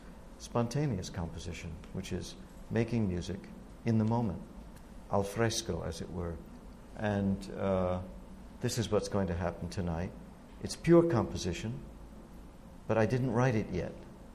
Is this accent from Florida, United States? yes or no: no; Providence, Rhode Island, United States; But when I was growing up in Providence, everyone would say, well, nothing ever will ever top the sound of Symphony Hall in Boston.